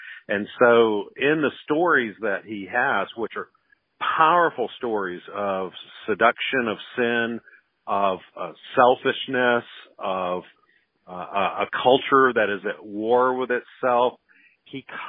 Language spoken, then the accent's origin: English; Mississippi, United States; I'm don't hold that against me, but I'm from Mississippi, and my dad's from Mississippi. My grandfather's from Mississippi.